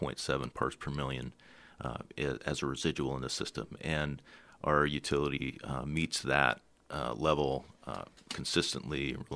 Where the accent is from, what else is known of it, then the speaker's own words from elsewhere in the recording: Petersburg, United States; I grew up in Petersburg and I graduated at Petersburg High School in 1985, so my entire youth was spent without fluoride.